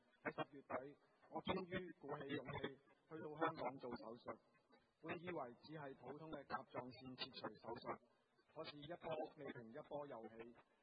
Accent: Macau

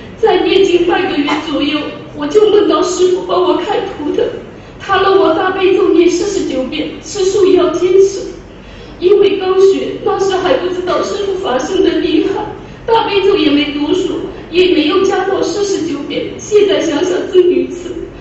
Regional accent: Zhoushan, Zhejiang, China; 我是来自中国浙江舟山的

